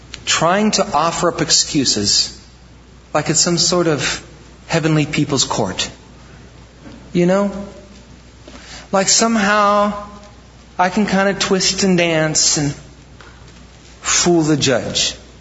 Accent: Midwest, United States; Welcome to Wisconsin, the land of good men. I mean, we're from the Midwest after all.

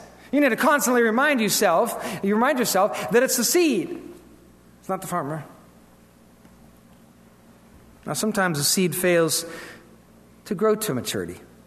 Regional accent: Iowa, United States; Now, I'm born and raised in Iowa. And listen, when you're a farmer down there, that was serious stuff.

